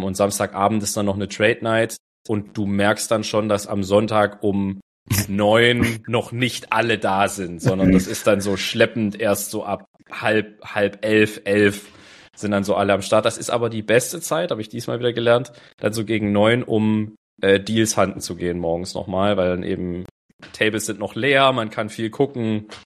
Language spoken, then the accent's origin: German; Germany; accent: German; Vielleicht ist es auch mein deutscher Akzent, kann auch sein.